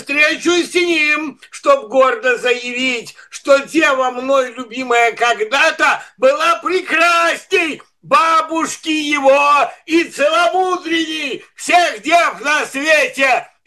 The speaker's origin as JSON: {"language": "Russian", "town": "Cherepovets", "region": "Vologda Oblast", "country": "Russia", "tie": "born or raised there", "said": "как мы мальчишками росли в Череповце, либо ты, либо тебя"}